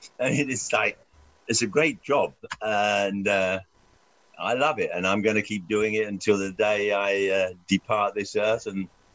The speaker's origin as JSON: {"language": "English", "region": "London", "country": "United Kingdom", "tie": "born or raised there", "said": "I used to go and see them when I was growing up in London."}